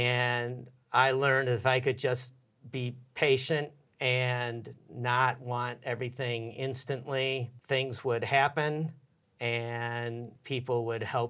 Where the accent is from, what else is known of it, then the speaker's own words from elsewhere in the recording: United States; they're usually surprised when I say I'm from the United States because I look somewhat Scottish. And so they usually assume I'm from the United Kingdom. And then I tell them I'm from the U.S.